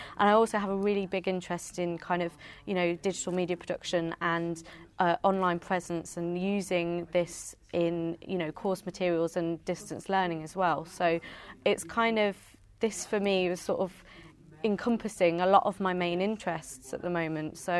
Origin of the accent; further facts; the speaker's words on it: Leicester, East Midlands, United Kingdom; I'm from Leicester.